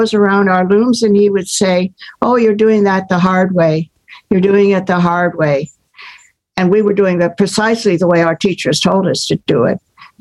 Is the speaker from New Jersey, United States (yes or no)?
no; Ohio, United States; also born or lived in San Francisco; I did 4-H as a kid. I grew up in Ohio, and then I taught home ec in San Francisco.